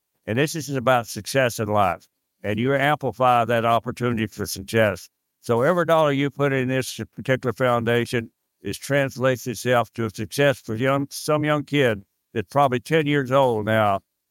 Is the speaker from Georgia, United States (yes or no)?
yes; Georgia, United States; now in Charleston, United States; I'm from Georgia, but I live in Charleston, South Carolina.